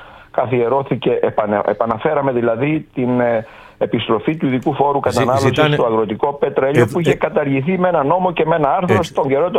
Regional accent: Larissa, Thessaly, Greece; στην πατρίδα μου, στη Λάρισα

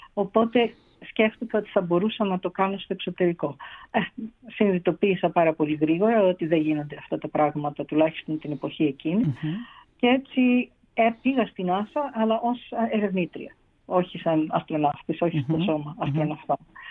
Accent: Athens, Attica, Greece; born there; Γεννήθηκα στην Αθήνα.

